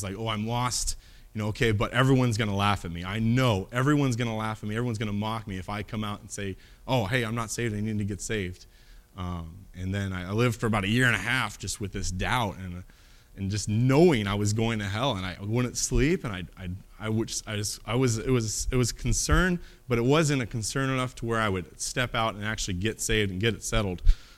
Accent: Alaska, United States; Little bit about where I'm from and my testimony. I am from Alaska. I was born there, raised there. My dad was stationed there in the Air Force.

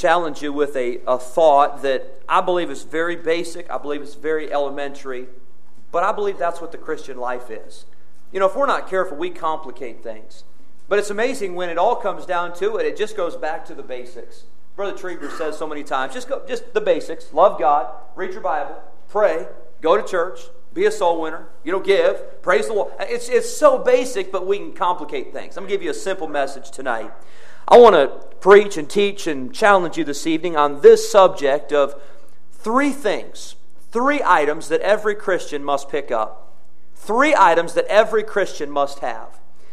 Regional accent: Midwest, United States; I grew up in the Midwest.

